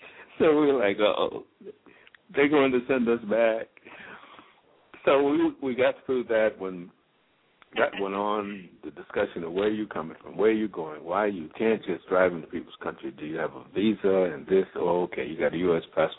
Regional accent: Harlem, New York, United States; moved away as an adult; And I'm fresh out of America, born and raised in Harlem.

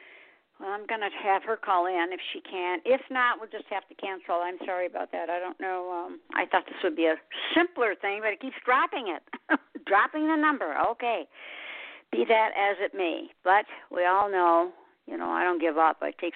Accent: Michigan, United States; And I came from Michigan, so I certainly know what it's like.

